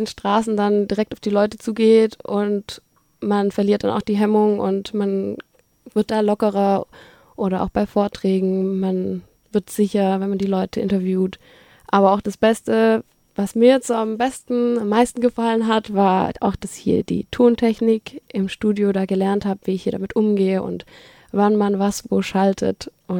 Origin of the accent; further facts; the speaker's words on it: Horb, Baden-Württemberg, Germany; ich bin 23 Jahre alt und ich komme aus Horb, 30 Kilometer flussaufwärts.